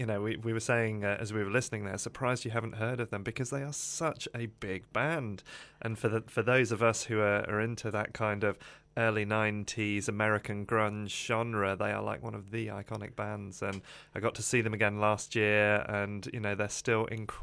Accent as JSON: {"language": "English", "town": "Margate", "region": "South East England", "country": "United Kingdom", "tie": "born there", "said": "but I was born in Margate in Kent, and I'm never really sure if that makes me a Kentish man or a man of Kent."}